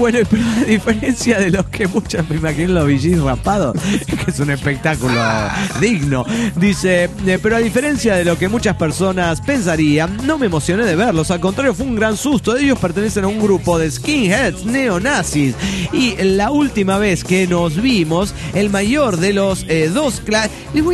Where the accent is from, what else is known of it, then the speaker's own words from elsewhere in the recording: Quito, Pichincha, Ecuador; de Quito, Ecuador.